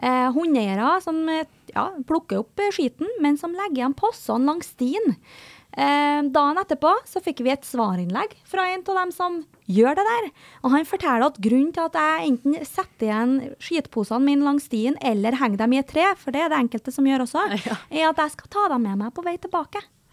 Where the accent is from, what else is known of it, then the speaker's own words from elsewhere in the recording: Verdal, Trøndelag, Norway; Jeg kommer jo fra Verdalen.